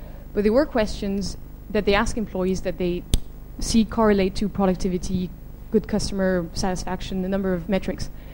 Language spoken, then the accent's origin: English; France; I come from France